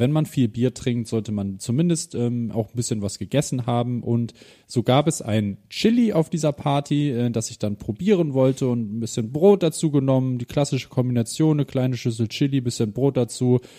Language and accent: German; Hamburg, Germany; Und ich muss sagen, am Anfang als Hamburger, man kennt hier Fasching, das ist einfach nicht das Gleiche.